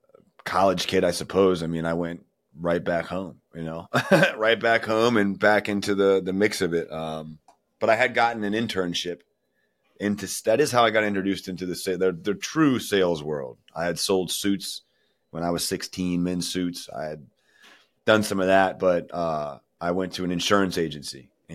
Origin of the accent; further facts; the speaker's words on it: Waldorf, Maryland, United States; Waldorf, Maryland. That's right. You're in Virginia. So we're in Maryland. I grew up in Waldorf. I never left the area. Not very well traveled, but very good, normal childhood.